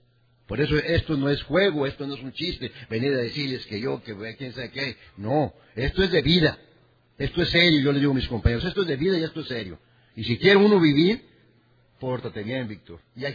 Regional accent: Tampico, Tamaulipas, Mexico; born there; Yo nací en Tampico, Tamaulipas, y me fui a trabajar a Salamanca a los 24 años.

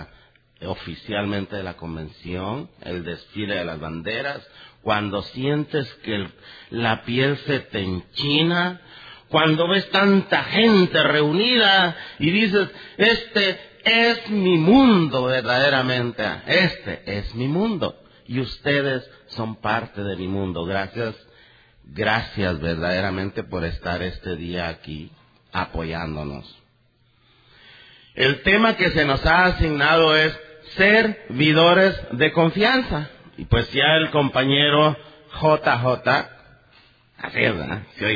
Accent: Guatemala; now in California, United States; No sé si decir de California o de Guatemala. Soy nacido, crecido en Guatemala, pero actualmente vengo de California.

